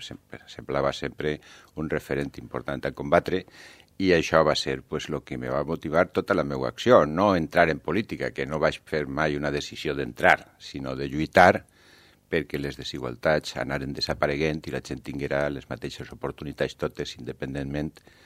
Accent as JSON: {"language": "Catalan", "town": "Valencia", "region": "Valencian Community", "country": "Spain", "said": "que sóc jo de València"}